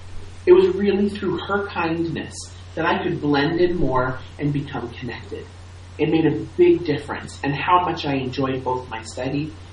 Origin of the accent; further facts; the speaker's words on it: Mie, Japan; born there; English is a second language; now in Ibaraki, Japan; I was born in the Kansai region of Japan in Mie Prefecture and moved here to Ibaraki 4 years ago with my work as an assistant professor and a researcher.